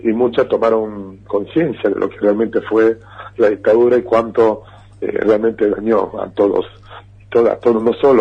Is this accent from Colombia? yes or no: no; Argentina; como argentinos conscientes de nuestra historia